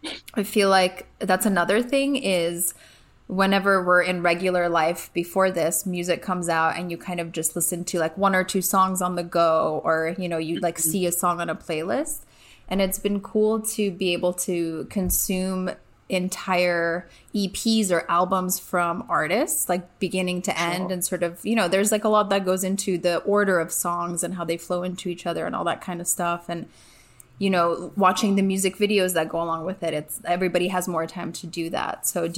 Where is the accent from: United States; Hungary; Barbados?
Hungary; So I'm from Hungary, and he spent Christmas.